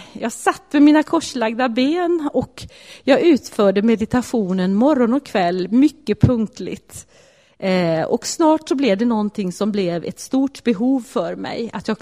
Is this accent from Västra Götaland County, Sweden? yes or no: yes; Vänersborg, Västra Götaland County, Sweden; för jag bodde då i Vänersborg som är min hemstad.